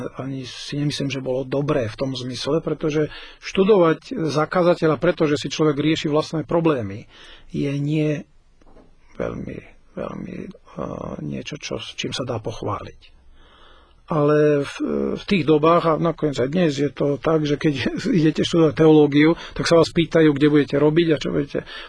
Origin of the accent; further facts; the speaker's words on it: Tisovec, Banská Bystrica Region, Slovakia; pochádzam z Tisovca, čo počuť aj na tom, ako to vyslovujem, lebo Tisovčania vyslovujú Tisovec meko. Narodil som sa tam, teda v tom okrese v 1954, čo sa dá ľahko vypočítať, že mám 50 rokov. No a som bol taký obyčajný Tisovčan.